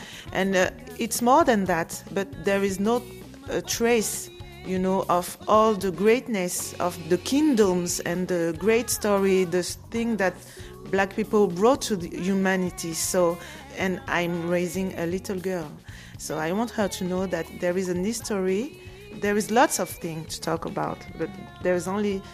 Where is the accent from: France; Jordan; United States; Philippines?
France; I grew up in France, so my Douala is bad.